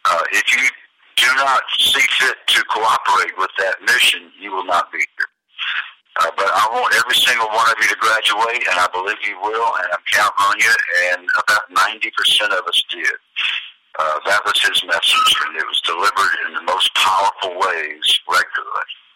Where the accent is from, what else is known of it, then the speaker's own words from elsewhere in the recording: Atlanta, Georgia, United States; accent: Southern; I was from Atlanta, Georgia. I had a Southern accent